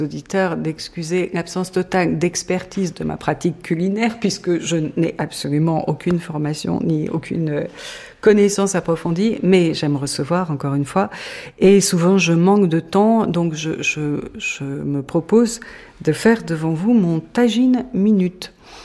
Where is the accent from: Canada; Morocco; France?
Morocco; born there; parce que je suis née au Maroc et j'y ai passé tous mes étés d'enfance.